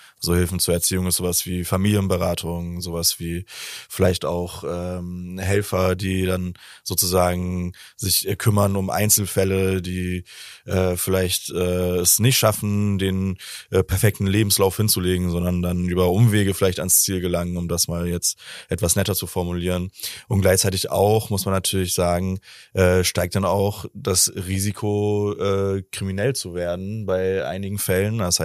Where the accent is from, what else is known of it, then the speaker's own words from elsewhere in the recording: Norderstedt, Schleswig-Holstein, Germany; also born or lived in Hamburg; Ich komme ja aus, ich bin in Hamburg geboren, später in Norderstedt aufgewachsen und in Norderstedt kann ich mich erinnern, dass ich einen Großteil meiner Jugend bis auch in die teilweise heranwachsenden Jahre dort verbracht habe.